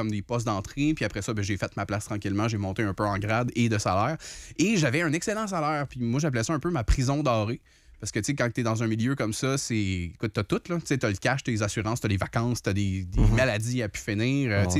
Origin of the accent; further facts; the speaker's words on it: Montreal, Quebec, Canada; now in Quebec City, Canada; Je suis originaire de Montréal, mais ça fait 26 ans que je suis à Québec. Fait que oui, je suis un gars de Québec.